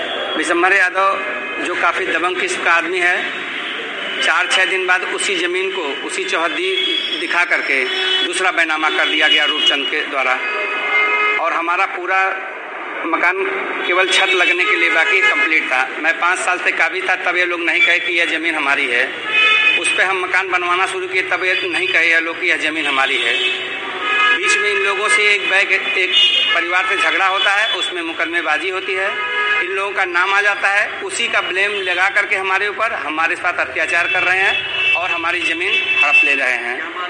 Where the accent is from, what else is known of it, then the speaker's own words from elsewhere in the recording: Ramnagar Chaukdiya, Uttar Pradesh, India; हम रामनगर चौकड़िया तहसील कंपियरगंज थाना कंपियरगंज जिला गोरखपुर के रहने वाले हैं।